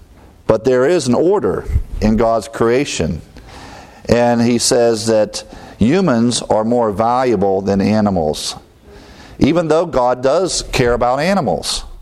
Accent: Ohio, United States; You know, I'm amazed growing up in Ohio in all the cold weather and then watching the birds come out.

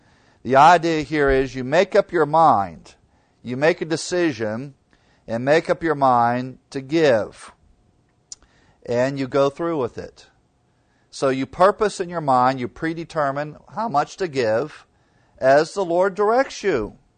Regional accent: Ohio, United States; growing up in Ohio, we would sell seeds. It shows you're from farm country when you sell

